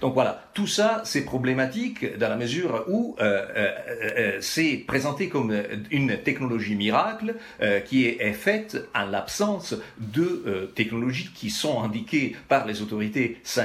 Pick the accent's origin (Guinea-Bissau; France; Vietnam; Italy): Italy; French is a second language; je pense à l'Italie, d'où je viens, comme oui. On peut deviner mon accent